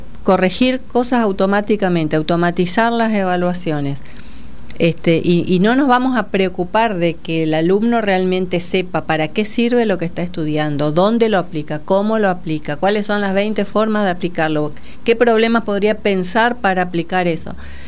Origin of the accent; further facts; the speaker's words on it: Chaco, Argentina; now in Buenos Aires, Argentina; Hay gente, yo vengo del Chaco, otros vienen de Santa Fe, otros de Córdoba